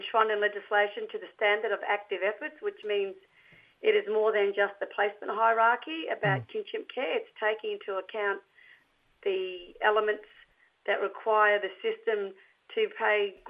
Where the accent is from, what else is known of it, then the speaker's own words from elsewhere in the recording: South Australia, Australia; now in Adelaide, Australia; from South Australia's far west coast. And I live and work on Kaurna country.